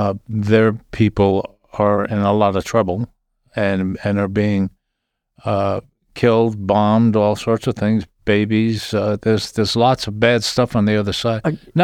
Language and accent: English; New York, United States; But I grew up in New York, and when we protested, it was protesting.